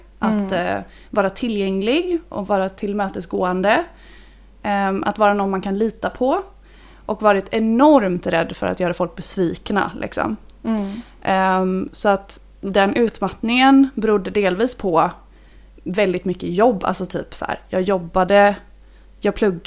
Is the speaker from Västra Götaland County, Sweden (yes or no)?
yes; Gothenburg, Västra Götaland County, Sweden; och jag är från Göteborg, uppvuxen i stan